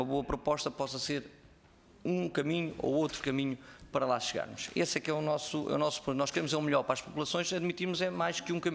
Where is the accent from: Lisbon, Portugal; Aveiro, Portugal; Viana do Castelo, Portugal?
Aveiro, Portugal; São João da Madeira; Para já, eu sou de São João da Madeira